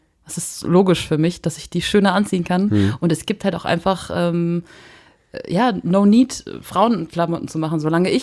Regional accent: Saxony-Anhalt, Germany; ich komme aus Sachsen-Anhalt. Das ist Heimat auch für mich so ein bisschen, deswegen.

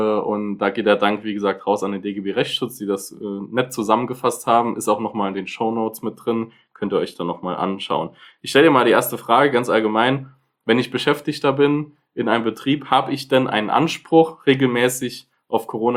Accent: Neunkirchen, Saarland, Germany; aus meiner Heimatstadt, das möchte ich auch mal positiv erwähnen, in Neunkirchen im Saarland

